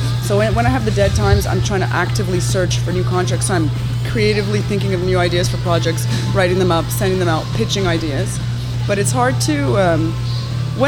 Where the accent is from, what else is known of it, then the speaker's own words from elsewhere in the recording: Montreal, Quebec, Canada; I moved here in 73. I was 3 years old. Talk about culture shock. I grew up in the West Island.